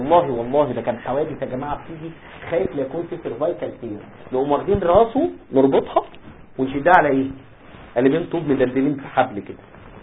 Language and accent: Arabic; Egypt; والكلام اللي بيحصل عندنا في مصر ده حذافيره